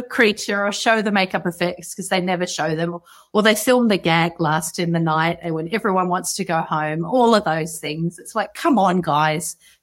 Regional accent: Sydney, New South Wales, Australia; I'm from the Northern Beaches of Sydney, so it's a little far removed from big urban cities

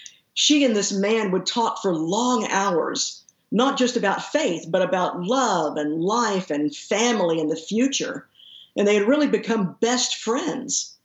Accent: Fort Worth, Texas, United States; in the same church nursery there in the church in which we grew up in Fort Worth.

